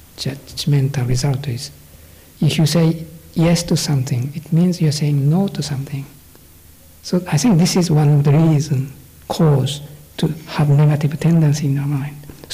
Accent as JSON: {"language": "English", "country": "Japan", "accent": "Japanese", "second_language": "English", "said": "I have a strong Japanese accent. Thank you for putting me with my accent"}